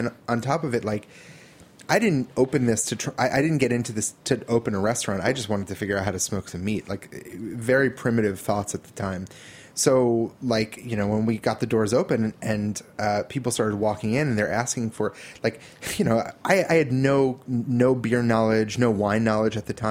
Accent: New Jersey, United States; it was a type of like communal eating that growing up in New Jersey, like I didn't have that at all.

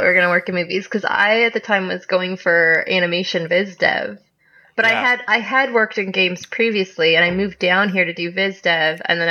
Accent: Nova Scotia, Canada; I'm from Nova Scotia, Canada, where you get pretty awful winters, and then it's like generally pretty yucky except for a late spring and summer.

